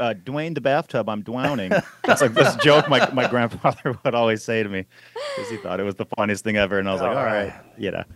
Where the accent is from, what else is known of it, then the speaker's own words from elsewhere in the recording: Milwaukee, Wisconsin, United States; I grew up in Milwaukee, Wisconsin.